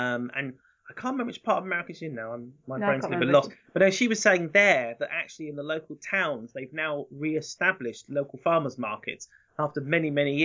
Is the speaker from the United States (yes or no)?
no; United Kingdom; obviously being British, you have to stand up for them.